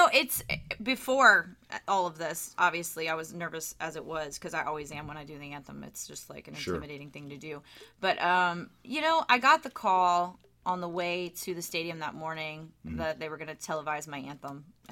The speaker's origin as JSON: {"language": "English", "region": "the South", "country": "United States", "tie": "born or raised there", "said": "coming from my background and being, you know, a white woman and growing up in the South and being in country music"}